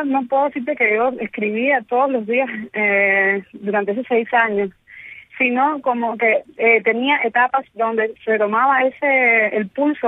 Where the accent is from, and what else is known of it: Matanzas, Cuba; born or raised there; also born or lived in Havana